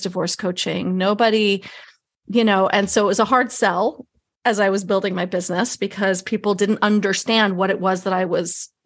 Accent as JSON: {"language": "English", "town": "New York City", "region": "New York", "country": "United States", "tie": "born or raised there", "said": "But I grew up in New York City and my parents were both actors and I wanted to be an actor."}